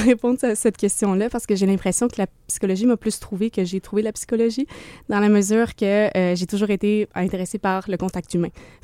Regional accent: Quebec, Canada; Je suis originaire du Lac-Léthune dans la municipalité de Mont-Cyr-Fléthune. Donc, je suis d'ici.

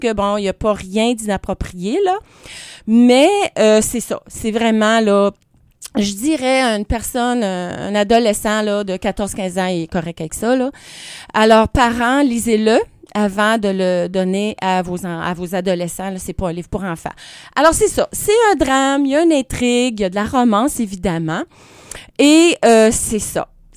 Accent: Quebec, Canada; Mais je suis québécoise pur laine, hein, alors.

